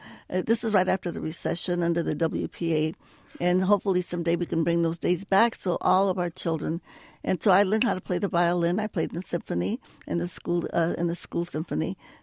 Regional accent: Stockton, California, United States; I grew up in Stockton, California, which had a lot of ethnic diversity, thank goodness.

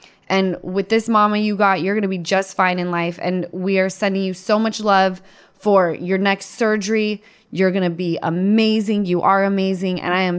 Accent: Utah, United States; What about the Utah Jazz? I'm from Utah, you know.

